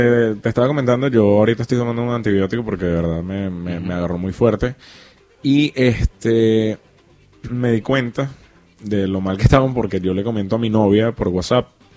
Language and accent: Spanish; Venezuela; como venezolano, como joven venezolano